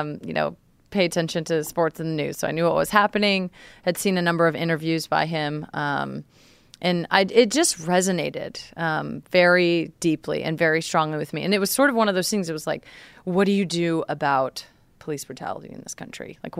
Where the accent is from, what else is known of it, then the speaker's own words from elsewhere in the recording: Redding, California, United States; also born or lived in Portland, Oregon; I was raised in Redding, California, which is pretty, rural, small town, very conservative.